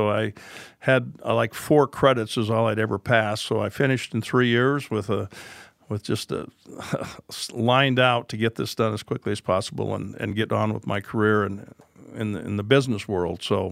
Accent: Rapid City, South Dakota, United States; It's a wonderful place. It was then, and of course, that's all I knew, so I didn't know any different.

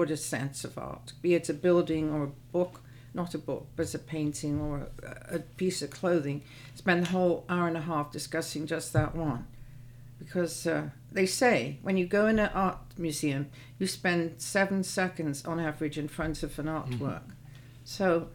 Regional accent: England, United Kingdom; So she knew what I'm English. I don't know Iowa.

